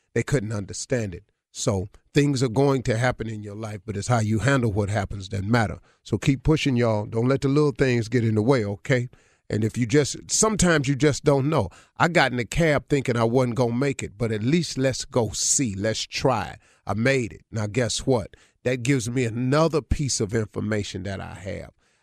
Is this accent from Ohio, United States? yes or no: yes; Cleveland, Ohio, United States; He from Chicago. I'm from Cleveland.